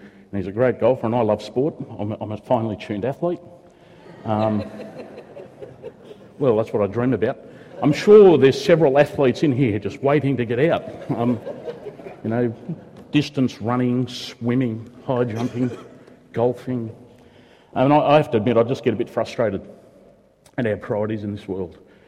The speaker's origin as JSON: {"language": "English", "town": "Yackandandah", "region": "Victoria", "country": "Australia", "tie": "born or raised there", "said": "I've been travelled to Yakandanda, which is my hometown, to speak at a memorial Thanksgiving service up there a few weeks ago."}